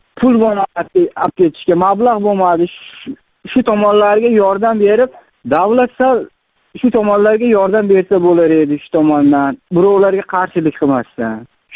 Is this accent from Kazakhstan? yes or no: no; Khujand, Sughd, Tajikistan; Men Tojikiston Respublikasidanman. Tojikiston Respublikasi Xujand shahridan, Ash rayonidan.